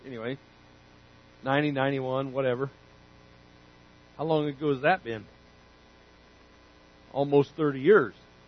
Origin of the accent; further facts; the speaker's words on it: Canyonville, Oregon, United States; born there; I was born actually in Canyonville. But I lived here.